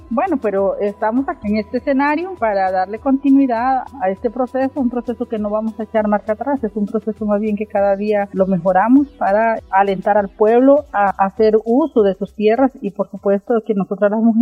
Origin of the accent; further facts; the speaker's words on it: Térraba, Puntarenas, Costa Rica; soy de Térraba, de la etnia Brogan.